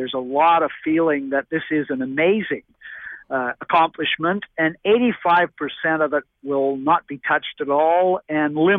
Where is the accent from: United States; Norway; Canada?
Canada; British Columbia; You sort of sit there as a British Columbian and try to spot the scenes.